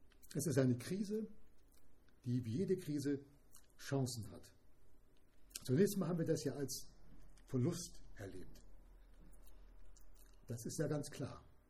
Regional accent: Bremen, Germany; ich komme aus Bremen.

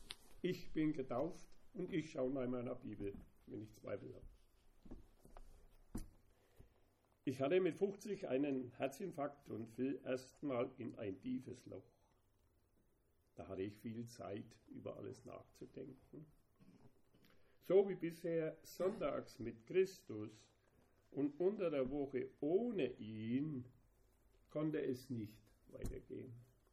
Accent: Gunzendorf, Germany; Ich komme aus Gunzendorf, wiedergeboren in Jesus Christus seit 2008.

